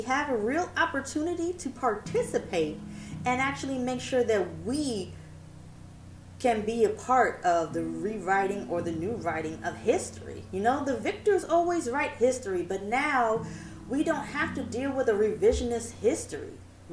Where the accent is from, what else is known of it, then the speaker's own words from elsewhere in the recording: Atlanta, Georgia, United States; now in New York, United States; I grew up in East Atlanta.